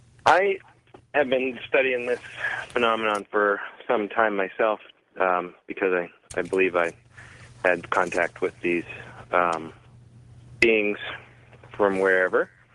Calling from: Forestville, California, United States; I'm calling from Forestville, California.

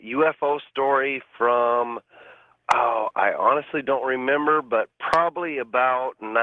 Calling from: Vancouver, Washington, United States; Vancouver, Washington.

